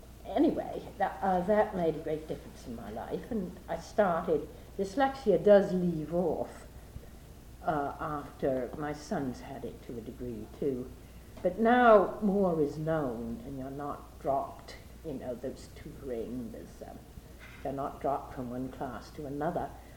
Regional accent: New York, United States; also born or lived in Boston; Well, my father was a New Yorker, my mother a Bostonian, so I was brought up in New York and on Long Island. I was born in 1920, in Boston.

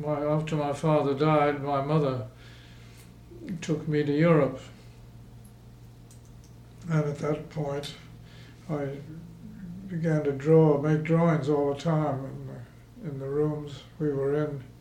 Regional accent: Merion, Pennsylvania, United States; born there; I was born in Marion, outside Philadelphia, which was in those days in the outside, in the real country. Now it's practically absorbed by the city.

